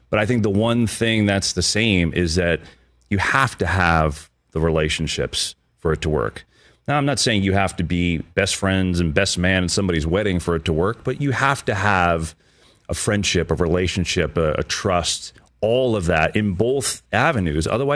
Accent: New Jersey, United States; as a kid, you know, growing up in New Jersey, like, Sundays, we just loved football, right?

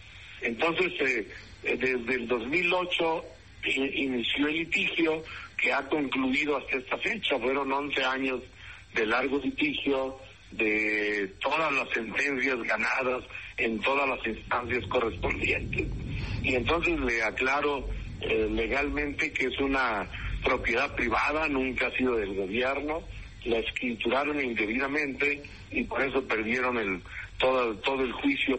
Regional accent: León, Guanajuato, Mexico; born there; Yo nací en León y me pienso morir en León, amigo.

